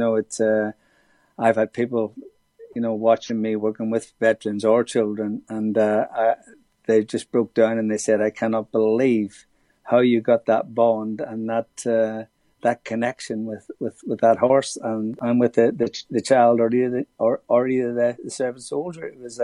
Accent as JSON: {"language": "English", "region": "Northern Ireland", "country": "United Kingdom", "tie": "born or raised there", "said": "it was really crazy for me because obviously I grew up in Northern Ireland where there was a lot of trouble in that there."}